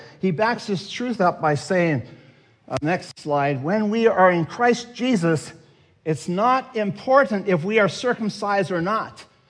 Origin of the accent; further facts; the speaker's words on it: Netherlands; now in Canada; I'm from Holland, so I think I can't invite you to my house either. I'm not a real Canadian.